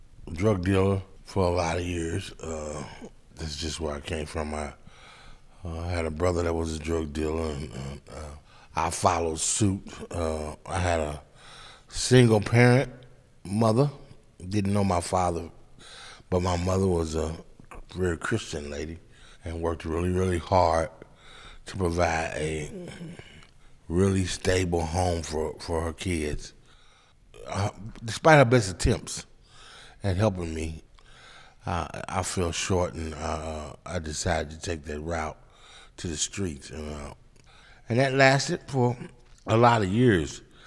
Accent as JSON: {"language": "English", "town": "St. Louis", "region": "Missouri", "country": "United States", "tie": "born or raised there", "moved": "as an adult", "said": "I'm from St. Louis, Missouri originally."}